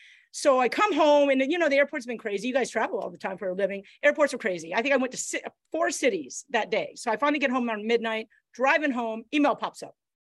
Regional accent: Canada; born there; I was born in Canada, so I got to use my card.

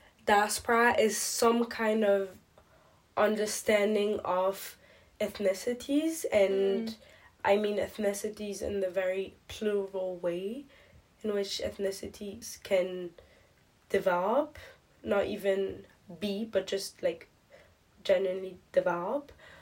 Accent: France; I grew up in France too.

